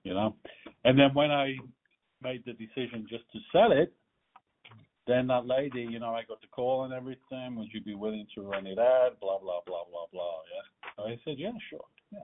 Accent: Birmingham, West Midlands, United Kingdom; also born or lived in Liverpool; Birmingham, but I worked in Berlin, Holland, Singapore, so my accent is a little bit... And I was born in Liverpool, so my accent is really messed up, yeah?

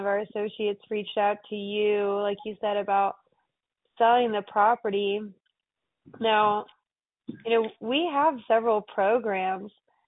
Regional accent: Florida, United States; Oh man, I grew up in the Panhandle of Florida, actually.

